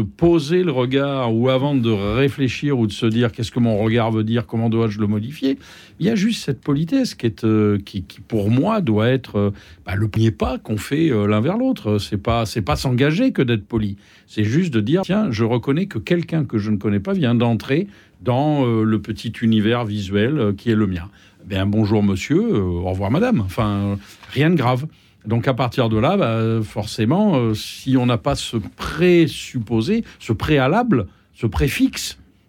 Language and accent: French; Paris, Île-de-France, France; Et en tant que Parisien, je suis pas habitué.